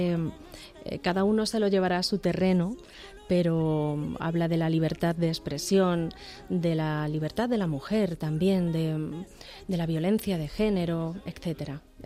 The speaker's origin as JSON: {"language": "Spanish", "town": "Ciudad Real", "region": "Castilla-La Mancha", "country": "Spain", "said": "Sí, yo soy de Ciudad Real, sí."}